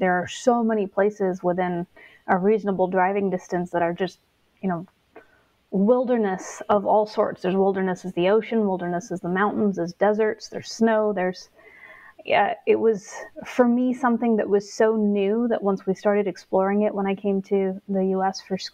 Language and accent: English; India; moved away; I'm Indian, all my history is Indian, I lived in India and was brought up in India, but even when I go back to India now, I feel like I'm not quite a part of that culture because I've been gone for so long.